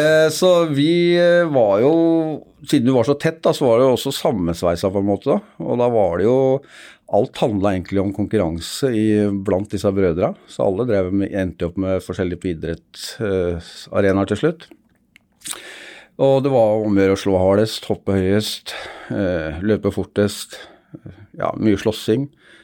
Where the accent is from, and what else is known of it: Vestby, Akershus, Norway; born or raised there